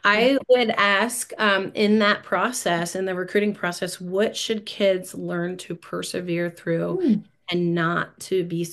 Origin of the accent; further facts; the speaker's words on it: Baltimore, Maryland, United States; I mean, I grew up in Baltimore and then went to Loyola and been at home ever